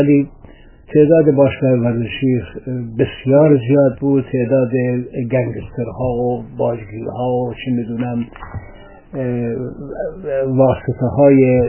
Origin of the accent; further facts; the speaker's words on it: Sanandaj, Kurdistan, Iran; متولد سال 1327 و در سنندج به دنیا آمدم. تشکیلات ابتدایی و متوسط رو در سنندج گذراندم.